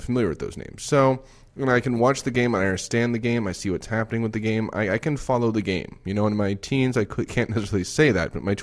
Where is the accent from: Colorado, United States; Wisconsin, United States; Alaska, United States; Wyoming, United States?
Wisconsin, United States; Madison; born there; because, well, you know, I was born in Madison, Wisconsin.